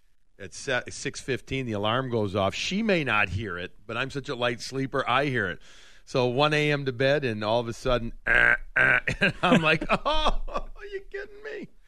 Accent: Chicago, Illinois, United States; I'm telling you, folks, I'm from Chicago, and we had some couple of good years, but I mean, I grew up a hardcore Boston fan

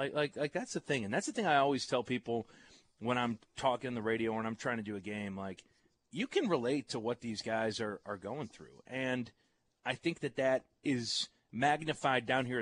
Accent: Chicago, Illinois, United States; and I know it, growing up in Chicago, you know it.

